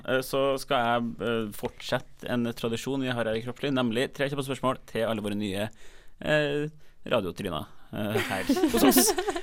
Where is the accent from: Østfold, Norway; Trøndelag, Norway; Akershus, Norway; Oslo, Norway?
Trøndelag, Norway; Trondheim; Jeg vet ikke, jeg er jo fra Trondheim, så jeg føler jo ikke noe på det der.